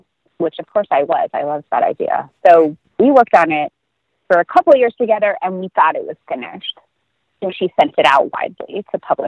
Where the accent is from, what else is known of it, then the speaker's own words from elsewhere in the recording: Cape Cod, Massachusetts, United States; so I grew up in Cape Cod.